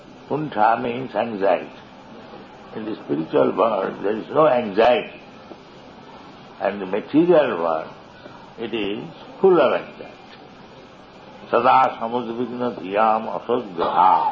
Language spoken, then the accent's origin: English; India